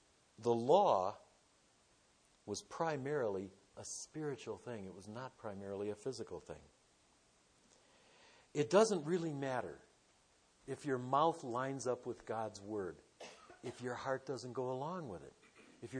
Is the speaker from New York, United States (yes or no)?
no; Detroit, Michigan, United States; I grew up in Detroit, Michigan, and we had our own variety of drivers out there.